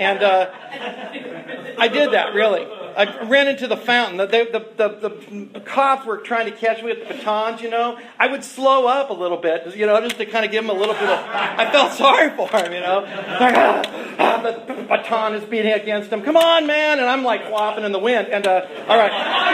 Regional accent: Lompoc, California, United States; Was I was raised in Lompoc. My dad was stationed in the Air Force, and I went to La Prisma School.

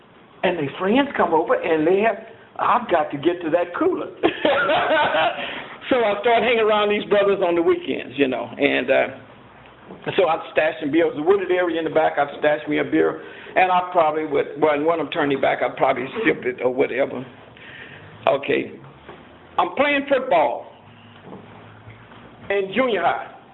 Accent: the South, United States; I was raised in the South, and that was plenty racism.

